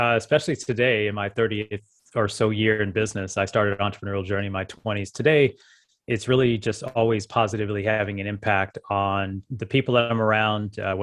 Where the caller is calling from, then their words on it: Las Vegas, Nevada, United States; I'm in Las Vegas. Las Vegas is home.